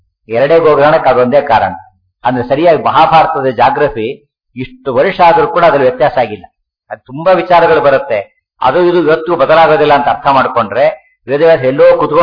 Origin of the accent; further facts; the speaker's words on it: Karnataka, India; ನಮ್ಮ ಕರ್ನಾಟಕ ಎರಡು ಕಡೆ ತೋರಿಸ್ಬಿಡ್ತಾರೆ